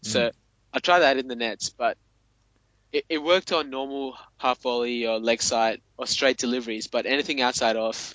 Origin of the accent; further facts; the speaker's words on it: Australia; from Australia.